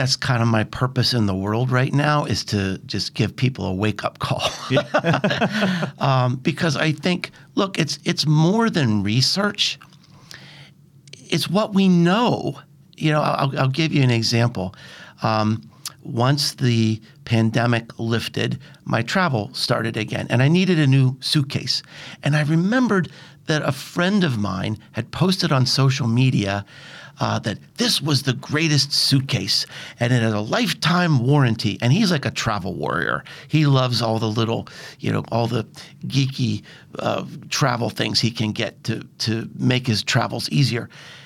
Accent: United States; And as an American, I love being in a place like this.

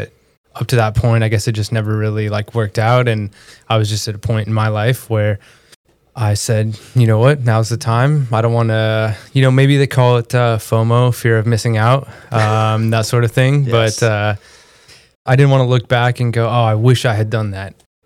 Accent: Conifer, Colorado, United States; also born or lived in Littleton, United States; I grew up in a little mountain town called Conifer before moving down to Littleton, and I spent most of my life there.

